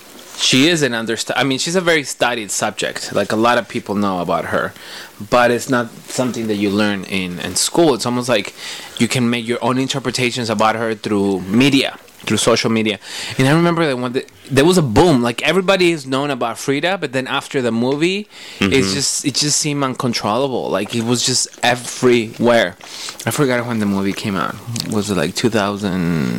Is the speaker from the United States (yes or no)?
no; Mexico; I think I've always known about her growing up in Mexico